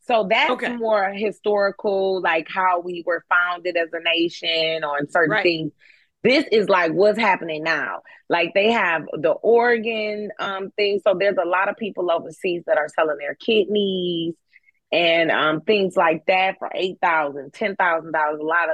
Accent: Detroit, Michigan, United States; I'm from Detroit. I have a couple guns.

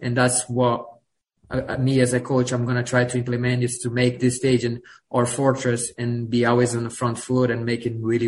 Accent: Brazil; born there; English is a second language; also born or lived in England; I was born in Brazil. I played in Brazil.

